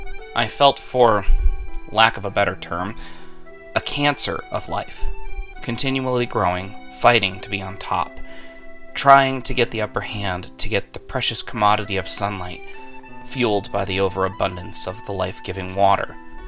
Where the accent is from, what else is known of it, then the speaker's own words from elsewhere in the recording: New England, United States; I'm a New England kid, and growing up in New England, John F. Kennedy was revered as the Second Coming.